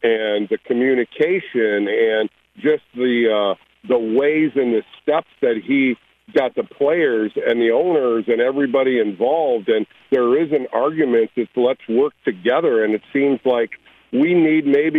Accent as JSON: {"language": "English", "town": "Toledo", "region": "Ohio", "country": "United States", "tie": "born or raised there"}